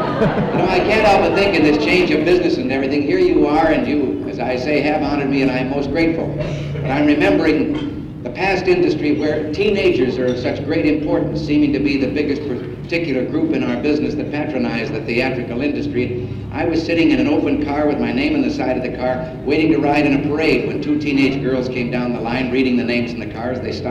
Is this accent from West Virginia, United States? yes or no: no; Texas, United States; I'd like to say a few words about my home state of Texas.